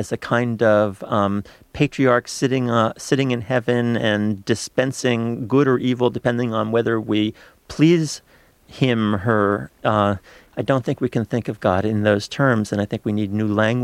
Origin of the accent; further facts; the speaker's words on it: United States; But nevertheless, growing up in America, to be part of a community that seemed to only be asking the question of what was in Jewish interests was very hard for many people to take.